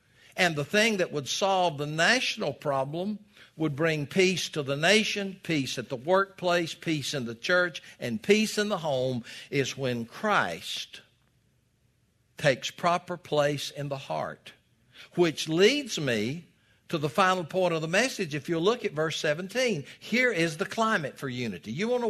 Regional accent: the South, United States; Folks, I was raised in the South.

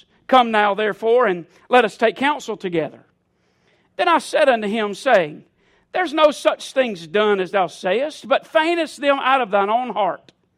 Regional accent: South Carolina, United States; Listen, I'm from South Carolina.

